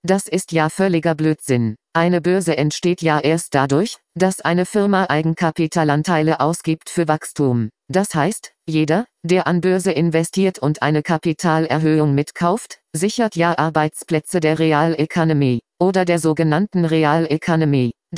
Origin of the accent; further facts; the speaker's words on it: Austria; Man hat bei uns in Österreich, eh nur in Wien